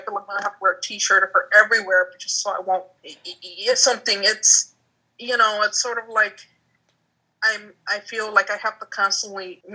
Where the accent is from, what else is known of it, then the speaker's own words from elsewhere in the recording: New Orleans, Louisiana, United States; So people always said I didn't sound like I'm from New Orleans, or I didn't sound black. And there's like 9 different dialects in New Orleans, so it's a very rich city linguistically anyhow.